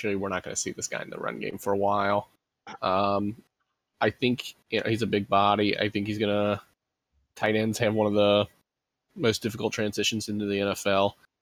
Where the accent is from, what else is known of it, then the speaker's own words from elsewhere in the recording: Kentucky, United States; as you guys know, I'm actually from Kentucky.